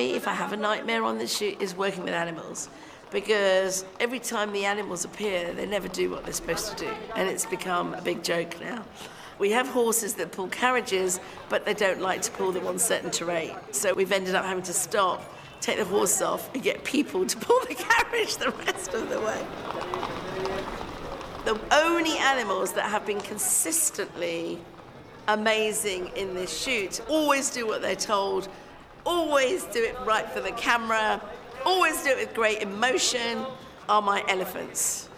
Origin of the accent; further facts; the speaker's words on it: India; The fact that I am Indian goes a long way.